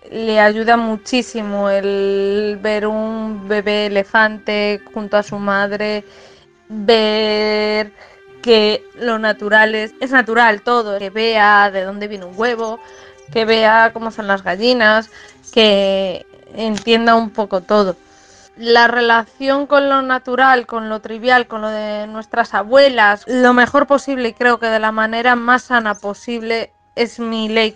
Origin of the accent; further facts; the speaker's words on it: A Coruña, Galicia, Spain; de La Coruña.